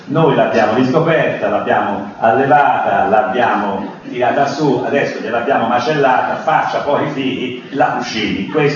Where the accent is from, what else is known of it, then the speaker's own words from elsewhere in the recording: Florence, Tuscany, Italy; Devo essere sincero, da buon fiorentino ho proprio detto